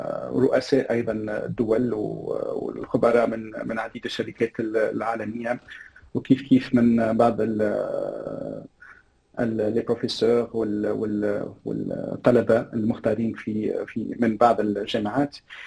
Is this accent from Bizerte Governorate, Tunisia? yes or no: no; Sfax, Sfax Governorate, Tunisia; also born or lived in Germany; انا ولد صفاقس